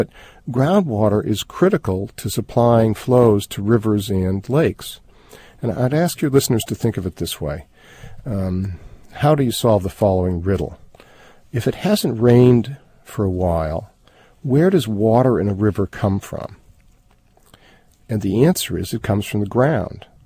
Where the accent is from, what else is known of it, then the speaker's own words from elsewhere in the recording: Massachusetts, United States; Florida, Massachusetts, my home state, Michigan, Minnesota, Wisconsin.